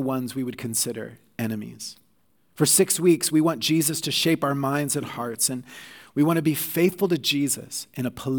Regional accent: Oklahoma, United States; also born or lived in Texas, United States; now in Canada; I've lived most of my life in Canada, but I was born in Texas, grew up in Oklahoma. I was part of a Southern Baptist church until I was 18.

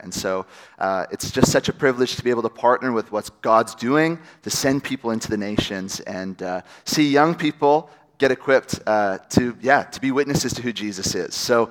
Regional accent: Langley, British Columbia, Canada; I am from Walnut Grove. I'm from Langley, British Columbia. I attended NLCC for about 18 years before moving away

